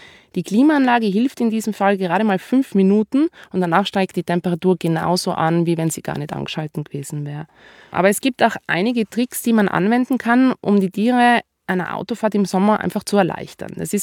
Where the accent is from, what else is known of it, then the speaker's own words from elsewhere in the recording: Austria; Leine und Beißkorb ist so wie bei uns in Österreich, sollten immer im Gepäck dabei sein.